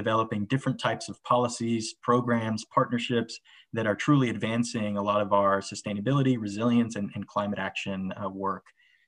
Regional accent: Miami, Florida, United States; now in Orlando, United States; Originally, I'm from Miami, Florida. I'm a Cuban American, and I was born and raised down there and came up here to Orlando to study at the University of Central Florida.

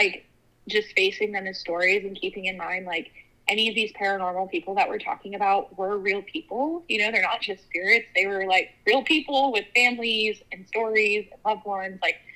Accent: Michigan, United States; and I grew up in Michigan, so we were on prior indigenous land on the west side of the state around a place called Manistee.

